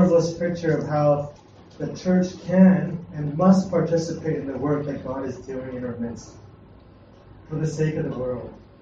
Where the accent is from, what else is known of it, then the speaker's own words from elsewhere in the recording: Canada; I grew up in Canada, but, you know, I'm Chinese and I come from a Chinese background.